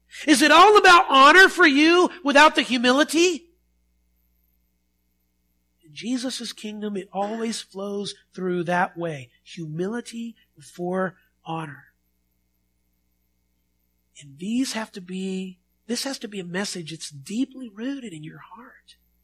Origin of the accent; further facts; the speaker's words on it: Spokane, Washington, United States; we're from Spokane, Washington